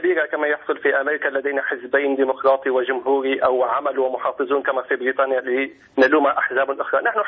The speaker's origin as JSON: {"language": "Arabic", "country": "Syria", "lives_now": "Abu Dhabi, United Arab Emirates", "said": "انا سوري مقيم في العاصمه ابو ظبي"}